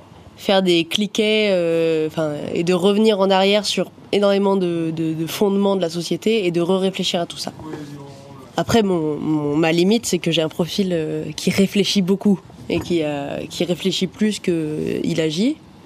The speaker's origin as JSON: {"language": "French", "town": "Lyon", "region": "Auvergne-Rhône-Alpes", "country": "France", "lives_now": "Valence, France", "said": "j'ai 28 ans. J'habite à Valence depuis 3 ans et demi et je suis originaire de Lyon."}